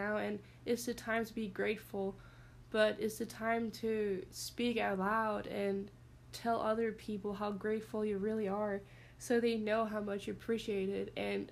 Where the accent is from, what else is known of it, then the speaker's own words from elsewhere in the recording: Denmark; English is a second language; now in United States; I mean, I'm from Denmark, and the United States is definitely something different